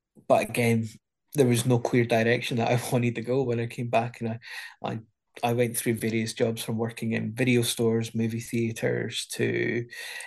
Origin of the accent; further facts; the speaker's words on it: Penicuik, Scotland, United Kingdom; Well, I was born and bred in Penicuik, which is about 15 miles south of Edinburgh.